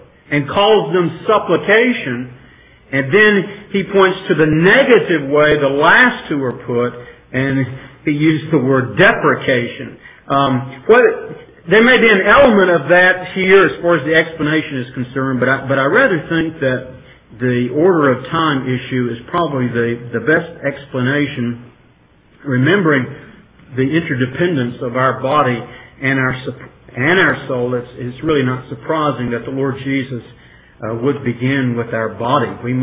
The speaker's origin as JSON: {"language": "English", "town": "Bassett", "region": "Virginia", "country": "United States", "tie": "born or raised there", "said": "I grew up in Bassett, where there are a lot of furniture factories"}